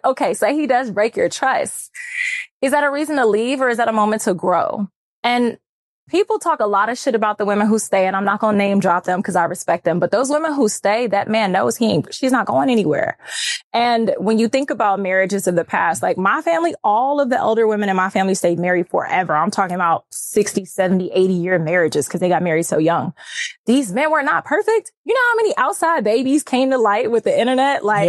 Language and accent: English; Texas, United States; Yeah. I mean, I'm from Texas and shit.